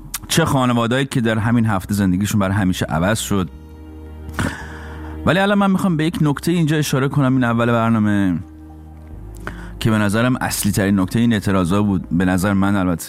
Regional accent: Iran

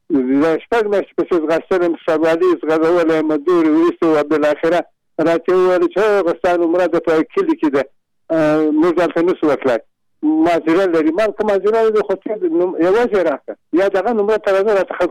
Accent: Nimruz, Afghanistan; now in Kabul, Afghanistan; ټلیفون مې د کابل کړی، اصلا زه د نیمروز ولایت یم.

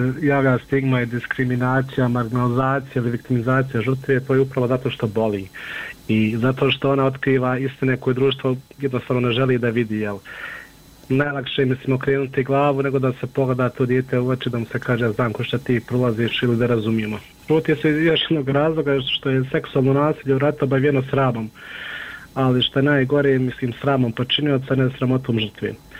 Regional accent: Bosnia & Herzegovina

